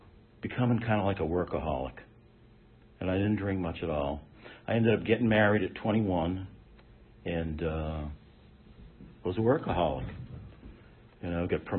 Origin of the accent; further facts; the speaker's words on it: Massachusetts, United States; But anyway, I went back to my hometown of Massachusetts.